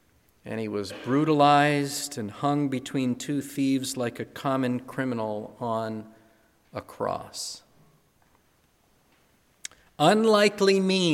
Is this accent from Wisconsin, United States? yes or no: yes; Wisconsin, United States; I grew up in Wisconsin and decided to come to Iowa to go to a small liberal arts college.